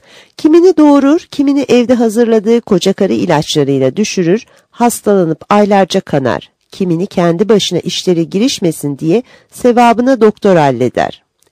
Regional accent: Tutak, Ağrı Province, Turkey; Ben Ağrı Tutak doğumluyum. Doğuda doğdum. Doğuda yetiştim. Bölgeyi, yöreyi bilen bir insanım.

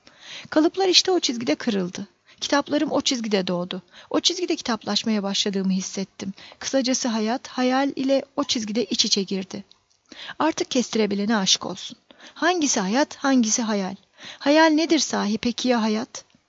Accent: Pazar, Rize, Turkey; Pazarlıyım, Rize'nin bir ilçesi. Ama dünyaya geldiğim yeri ben seçmedim.

